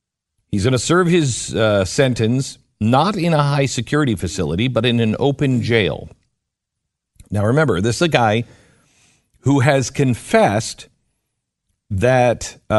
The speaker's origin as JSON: {"language": "English", "region": "Texas", "country": "United States", "said": "It says here, and we're from Texas, and I've not heard this."}